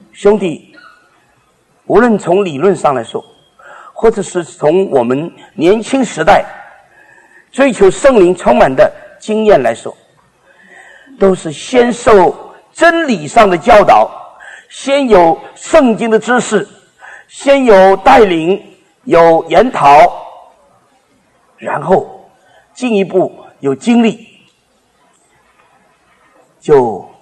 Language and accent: Chinese; China; 这是洋人的洋比喻啊，啊！我们中国人是说，何必因义而废食呢？